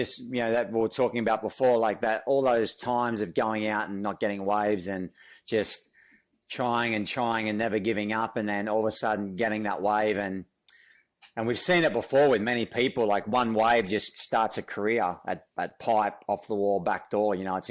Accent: Australia; And I was in this tiny little town in Australia, you know, but I watched the Eddy video and knew about Hawaii

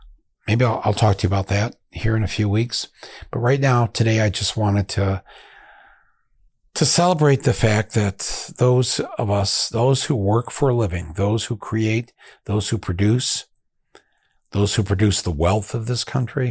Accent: Flint, Michigan, United States; It's a very special film to me because it takes place in my hometown of Flint, Michigan.

